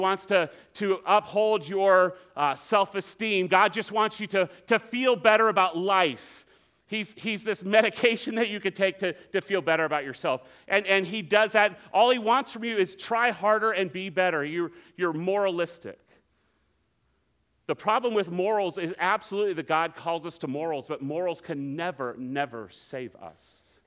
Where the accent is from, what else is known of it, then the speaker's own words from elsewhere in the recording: Alameda, California, United States; I grew up in Alameda. I grew up in a house